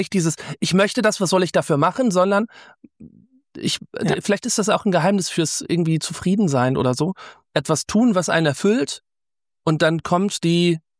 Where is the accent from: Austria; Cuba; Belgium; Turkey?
Belgium; Brussels, Brussels-Capital Region; also born or lived in Bochum, Germany; now in Essen, Germany; Ich bin gebürtig aus Bochum, habe aber meine Jugend und meine bewusst intensive Sozialisation in Brüssel verbracht. Und ich muss sagen, als ich nach Essen gezogen bin